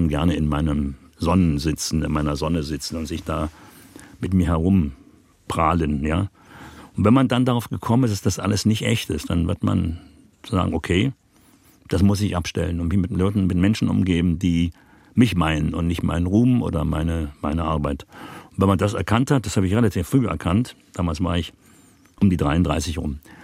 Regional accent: Berlin, Germany; ich komme ja gebürtig aus Berlin und habe 1965 als 13-jähriger Junge

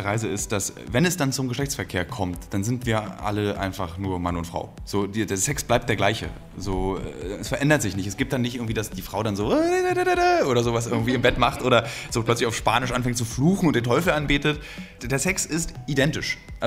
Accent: Berlin, Germany; born there; Also ich als gebürtiger Berliner

